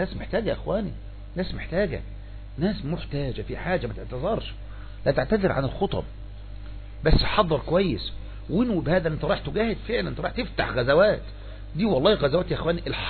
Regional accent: Egypt; وإحنا الحمد لله عندنا يعني كمصريين فيه يعني نباهة إلى نوع لحد ما

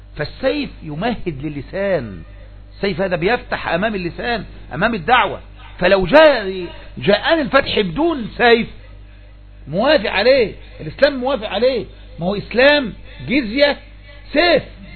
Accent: Egypt; وإحنا الحمد لله عندنا يعني كمصريين فيه يعني نباهة إلى نوع لحد ما

